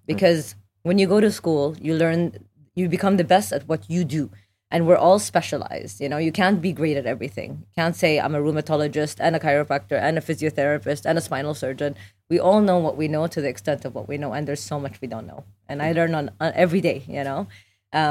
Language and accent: English; Abu Dhabi, United Arab Emirates; I'm Iraqi Palestinian by origin, but very Emirati at heart. I grew up in Abu Dhabi